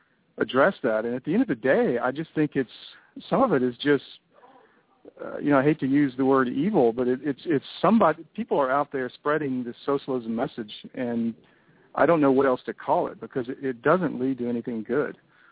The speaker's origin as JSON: {"language": "English", "region": "Connecticut", "country": "United States", "said": "I'm from Connecticut, New York area, and you see it up there"}